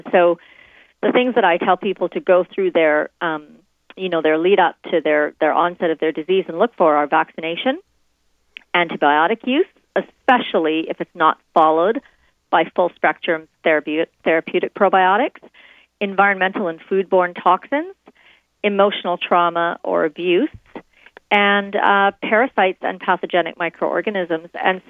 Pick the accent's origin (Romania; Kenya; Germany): Kenya; Nairobi; born there; moved away; also born or lived in United States / Canada; I was born in Nairobi, Kenya, and then moved to the States, and then moved to Canada.